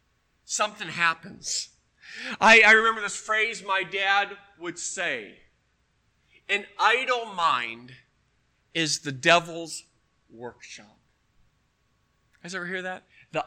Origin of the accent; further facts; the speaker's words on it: Washington, United States; also born or lived in Colorado; When I grew up in Washington and when we lived in Colorado, it was very rare that we ever heard of anybody having to live off the government.